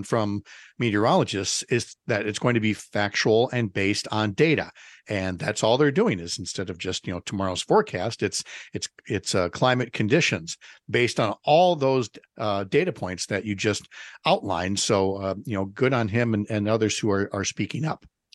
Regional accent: St. Paul, Minnesota, United States; where I was growing up in St. Paul.

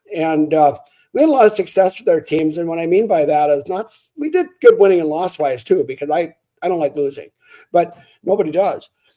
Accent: Grantsburg, Wisconsin, United States; born or raised there

